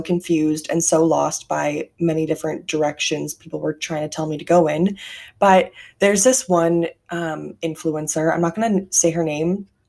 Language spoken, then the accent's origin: English; Canada; we are all Canadian.